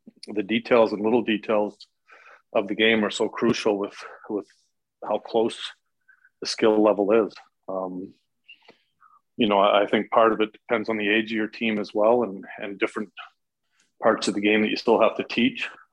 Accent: Calgary, Alberta, Canada; when I grew up in Calcigar, I lived kind of outside of town.

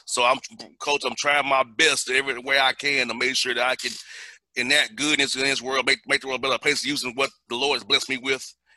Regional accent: Atlanta, Georgia, United States; Like, you know, I'm from Atlanta, but, like, hey, when I go to Orangeburg or I go to Central up there, I can go to Bethune or Daytona.

